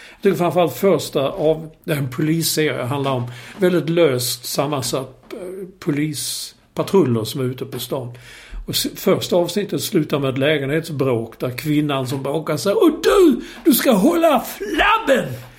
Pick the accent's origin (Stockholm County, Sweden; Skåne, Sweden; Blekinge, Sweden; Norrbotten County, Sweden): Skåne, Sweden; Malmö; vi är från Malmö, vi talar, vi vill inte bo i Malmö, vi är glada att vi kommer därifrån.